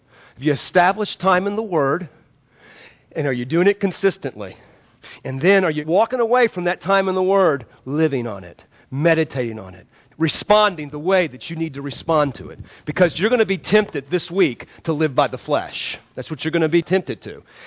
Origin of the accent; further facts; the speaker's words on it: New Orleans, Louisiana, United States; I mean, I know a little bit about this growing up in New Orleans when hurricanes come through and there's no water.